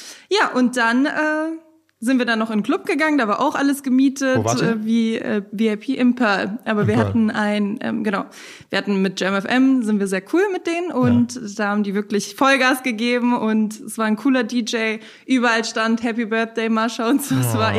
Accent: Bonn, North Rhine-Westphalia, Germany; born there; meine Freundinnen aus Bonn, also ich bin ja gebürtig aus Bonn

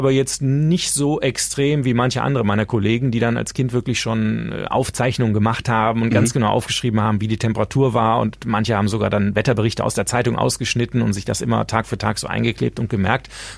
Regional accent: Düsseldorf, North Rhine-Westphalia, Germany; Ich komme aus Düsseldorf, aber beruflich bin ich jetzt Pottkind, ja.

